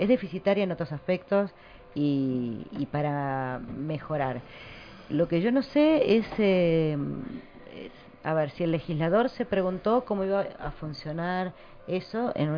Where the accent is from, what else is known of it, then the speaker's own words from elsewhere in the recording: Argentina; nosotros somos argentinos